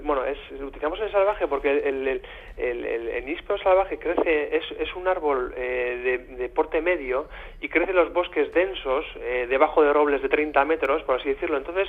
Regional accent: Irun, Basque Country, Spain; nosotros somos de Irún y estamos en contacto con Iparralde

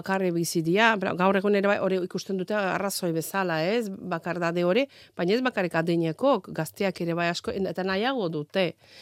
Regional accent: Azerbaijan; born there; Basque is a second language; also born or lived in Baku; Ez, ni hiriburun azken 10-12 urtean bizi nintzen. Baina jaio nintzen Iraneko mugan dagoen herri txiki baten.

